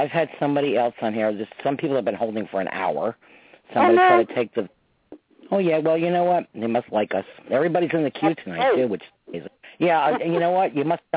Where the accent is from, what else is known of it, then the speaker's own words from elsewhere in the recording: New York, United States; I'm from New York.